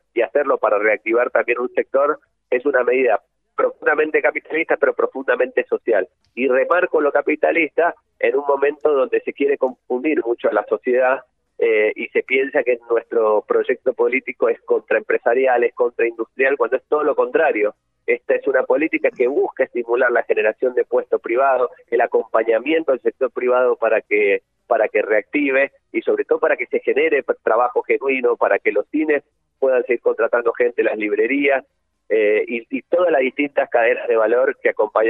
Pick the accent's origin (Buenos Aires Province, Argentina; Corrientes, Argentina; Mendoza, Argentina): Mendoza, Argentina; incluso yo soy mendocino, y felizmente mendocino y militante de base también